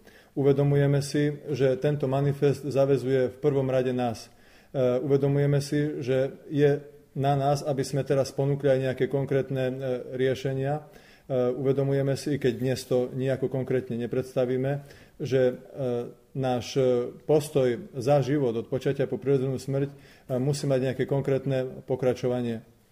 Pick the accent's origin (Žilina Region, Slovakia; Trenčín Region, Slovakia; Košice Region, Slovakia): Košice Region, Slovakia; Košice; Ja ako Košičan môžem povedať